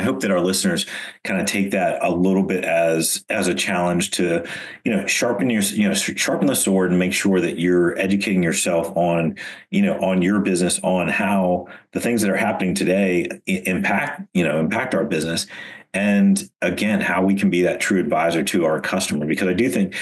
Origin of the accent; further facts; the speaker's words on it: United States; I right now I agree that, as a consumer, as a human, as an American, as, father, husband, all the things.